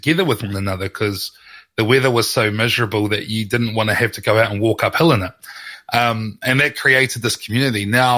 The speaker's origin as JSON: {"language": "English", "country": "New Zealand", "said": "as soon as people, they heard me talk, they figured out I was from New Zealand"}